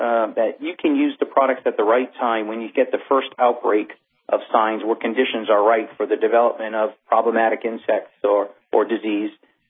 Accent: Northeast, United States; Like you, I grew up in the Northeast as a Red Sox fan, so we don't have a major bug problem all year long.

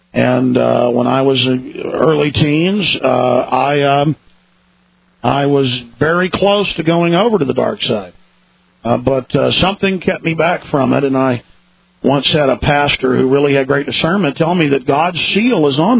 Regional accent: Dallas, Texas, United States; And I grew up in Dallas, and things were rough in the 80s.

